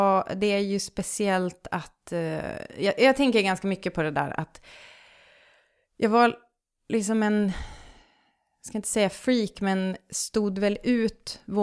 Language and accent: Swedish; Västerbotten County, Sweden; accent: bonska; det är ju en dialekt som man pratar ute i på Vischan där jag kommer ifrån.